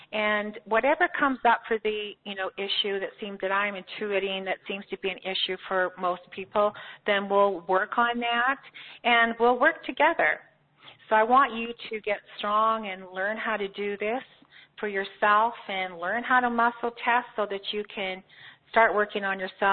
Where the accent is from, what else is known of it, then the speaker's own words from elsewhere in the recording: Canada; as I'm Canadian as well